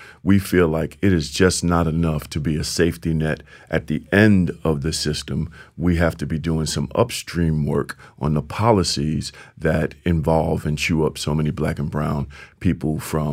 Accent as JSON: {"language": "English", "town": "Bronx", "region": "New York", "country": "United States", "tie": "born or raised there", "said": "I was born and raised in Soundview in the Bronx in the projects."}